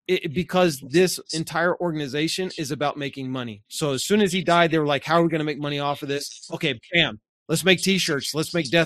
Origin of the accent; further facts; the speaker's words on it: United States; us growing up in the United States is you don't get information.